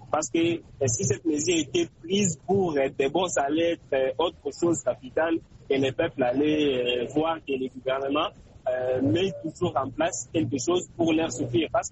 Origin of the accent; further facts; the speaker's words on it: DR Congo; Sauf que chez nous, en RDC, quand il y avait eu les élections, mais on n'avait pas vu ces mesures que le gouvernement avait fait pour nous.